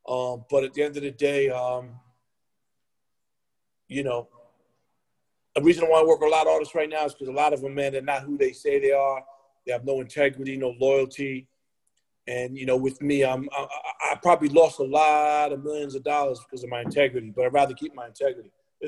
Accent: Queens, New York, United States; now in Los Angeles, United States; But I'm from Queens. Never forget where you come from.

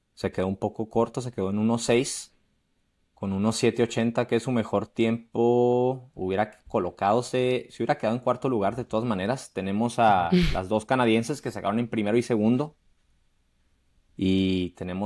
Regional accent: Chihuahua, Mexico; en Chihuahua, de donde yo soy.

